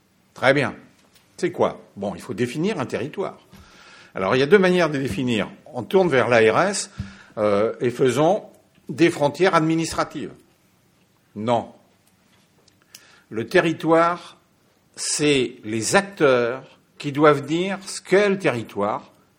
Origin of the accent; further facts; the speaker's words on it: Saint-Brieuc, Brittany, France; Les territoires chez moi en Bretagne du côté de Saint-Brieuc n'ont rien à voir avec les territoires des Hauts-de-Seine où j'ai pratiqué dans ma jeunesse.